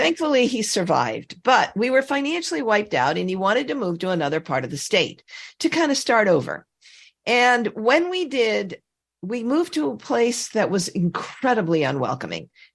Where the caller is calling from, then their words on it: Westlake Village, California, United States; Westlake Village, California, over the hill from Malibu, on the way to Santa Barbara.